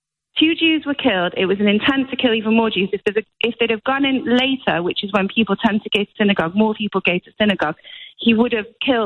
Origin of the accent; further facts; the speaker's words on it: Manchester, North West England, United Kingdom; I'm actually Jewish and I'm from Manchester